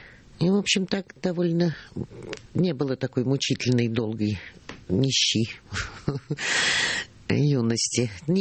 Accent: Moscow, Russia; потому что Москва – это мой родной город

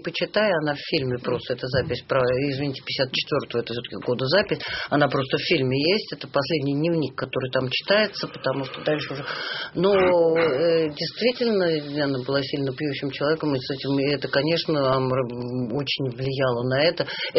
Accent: Moscow, Russia; мы знаем про день 16 октября в Москве, да, и мы не знаем про день 17, мы, москвичи

